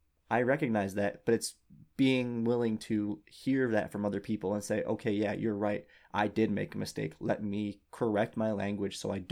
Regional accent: United States; specifically as a straight white dude growing up in America

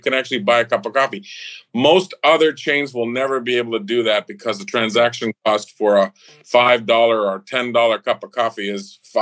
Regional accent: Canada; Well, I come from Canada. So in Canada, we're into resources, oil and gas, timber, real assets, farming, yeah, land, real estate.

